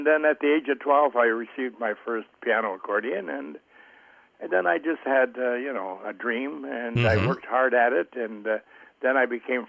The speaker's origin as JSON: {"language": "English", "region": "Quebec", "country": "Canada", "tie": "born there", "said": "I was born in Quebec, Canada, in the French area of Canada, in 1935."}